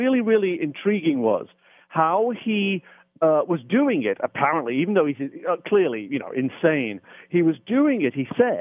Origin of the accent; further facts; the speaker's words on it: United Kingdom; Because I come from Britain, and in Britain, our culture is, you know what it is.